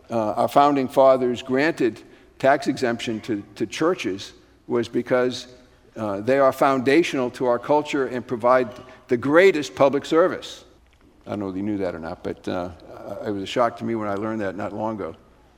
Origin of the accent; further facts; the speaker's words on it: Massachusetts, United States; I'm from Massachusetts